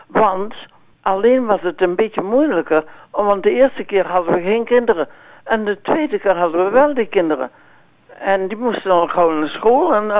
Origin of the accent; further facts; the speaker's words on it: Netherlands; now in Australia; Nee, ik noem mezelf niet een Australiër. Ik ben een Nederlandse vrouw. Dat ben ik altijd geweest.